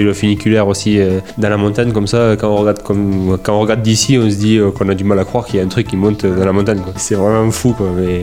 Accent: Pyrenees, France; Moi, je suis des Pyrénées. Du coup, je viens rarement dans les Alpes parce que j'ai quand même tous les cols qui sont à proximité de chez moi.

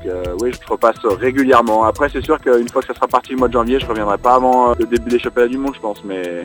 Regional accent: Tignes, Auvergne-Rhône-Alpes, France; C'est là où j'ai grandi, Tignes, hein, donc c'est mon cocon, c'est mon repère et j'ai besoin d'y retourner.

